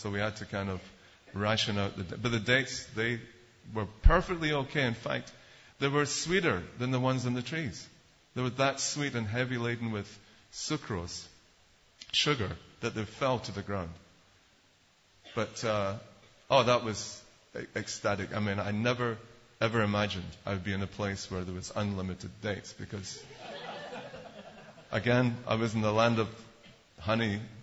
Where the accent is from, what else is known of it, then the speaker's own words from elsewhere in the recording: Scotland, United Kingdom; I'm not even American. I'm British. I'm going to call my consulate. You're going to be in big trouble. And the guy believed me. He wasn't expecting that. And then a mad Scotsman on his hands.